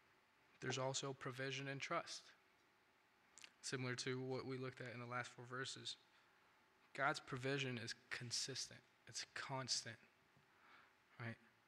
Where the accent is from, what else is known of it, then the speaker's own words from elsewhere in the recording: California, United States; I'm originally from California. I lived in California for the past 12, 13 years of my life. That's where I grew up.